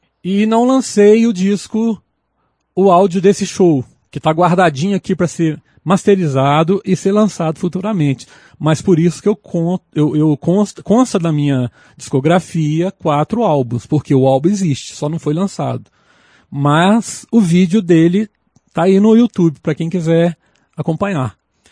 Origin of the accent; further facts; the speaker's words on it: Perdões, Minas Gerais, Brazil; a trajetória começou na minha terra, né? Lá em Perdões.